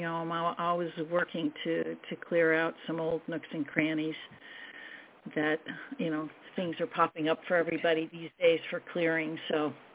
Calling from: New York, United States; from New York.

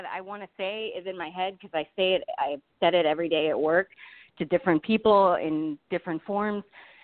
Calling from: Arizona, United States

